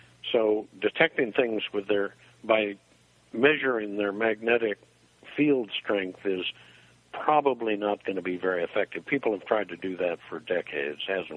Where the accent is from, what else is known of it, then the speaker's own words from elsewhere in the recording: Missouri, United States; born there; I was born in Missouri 67 years ago, so the show-me principle is very important to me.